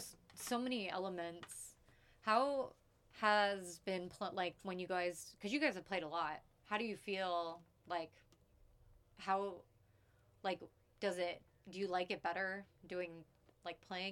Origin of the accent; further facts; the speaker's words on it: Arizona, United States; I was raised in Arizona.